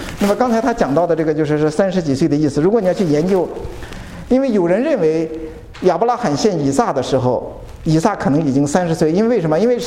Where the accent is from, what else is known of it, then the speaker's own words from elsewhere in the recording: China; 我们都是中国人对不对